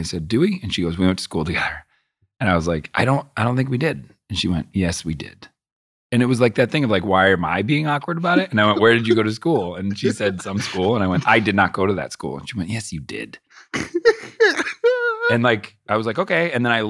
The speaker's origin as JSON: {"language": "English", "town": "Boston", "region": "Massachusetts", "country": "United States", "tie": "born or raised there", "said": "I mean, I grew up in Boston."}